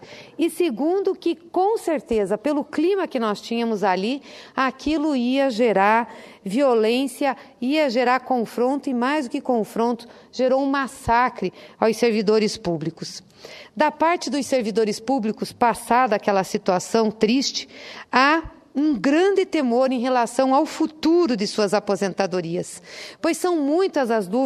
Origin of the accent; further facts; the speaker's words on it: Paraná, Brazil; como senadora, como mulher, como paranaense